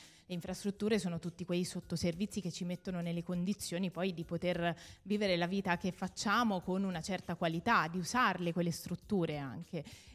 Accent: Perugia, Umbria, Italy; io sono di Perugia e con la mia famiglia, prima di sposarmi, vivevo in una campagna, in una zona non servita dall'acquedotto.

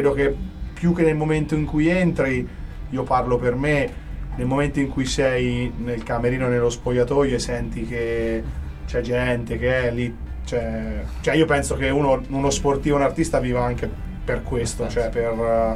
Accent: Marsciano, Umbria, Italy; io considero che sono di Marciano, quindi lì era molto seguita

